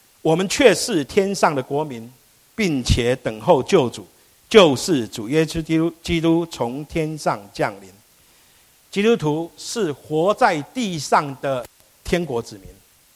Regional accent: Taiwan; now in United States; 就好像我们都定居在美国，对不对？可是我们都会常常关心留意我们的母国发生了什么事情。所以我从台湾来

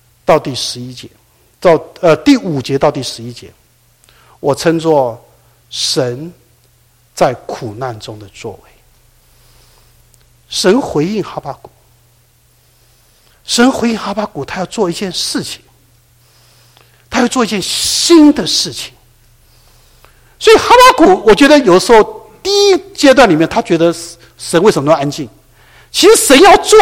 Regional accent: China; now in United States; 今天我们中国人来到美国，

